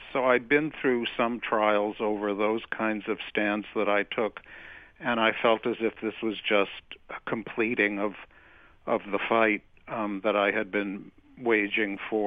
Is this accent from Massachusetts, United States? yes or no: yes; Cambridge, Massachusetts, United States; I grew up in Cambridge. I was born here. I was a product of the public schools